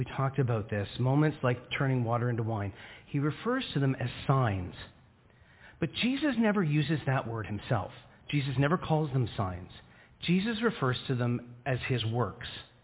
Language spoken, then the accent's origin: English; Scarborough, Ontario, Canada; I grew up in Scarborough, and so it just was not part of my day-to-day life to run into First Nations people or any of the questions around that.